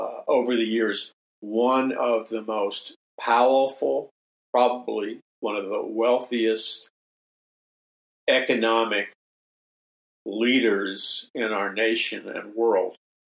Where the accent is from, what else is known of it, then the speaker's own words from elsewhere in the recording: New York City, New York, United States; It was in that place, growing up in New York City in an atheistic, secular humanist household